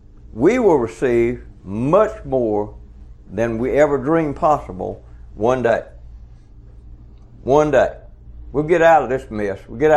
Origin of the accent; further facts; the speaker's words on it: Georgia, United States; I'm from South Georgia, you could tell pretty quick.